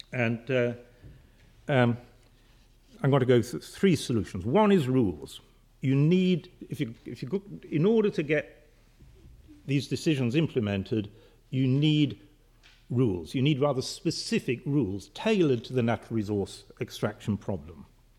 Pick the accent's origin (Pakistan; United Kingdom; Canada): United Kingdom; as a Brit, I cannot resist the example of the euro